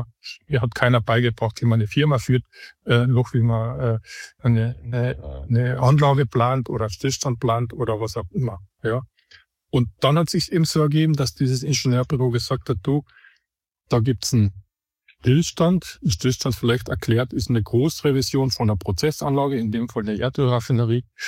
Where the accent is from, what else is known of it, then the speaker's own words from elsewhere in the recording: Ferlach, Carinthia, Austria; 1989 für den Fachbereich Maschinenbau/Waffentechnik in meiner Heimatstadt Ferlach meine Matura abgelegt